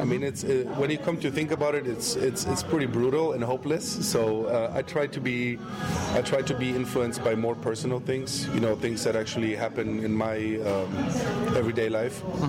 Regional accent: Colombia; now in Germany; when I was a kid, I was raised in South America. I grew up in Colombia, which is a very difficult place as well.

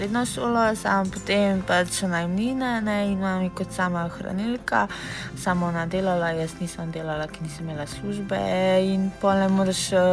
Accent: Ljubljana, Central Slovenia, Slovenia; also born or lived in Upper Carniola; stara sem 23 let, prihajam iz Ljubljane, do 8 leta sem živela na Gorenjski.

